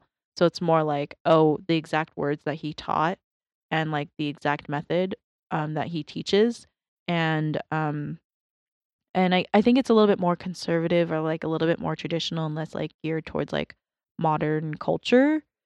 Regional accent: Davis, California, United States; Yeah, I'm from Davis.

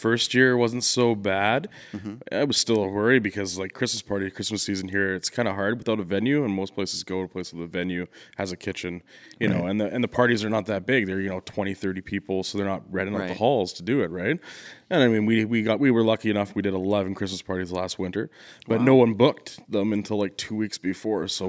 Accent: British Columbia, Canada; But I grew up in the Okanagan. Started cooking when I was 15 at a little Mexican restaurant.

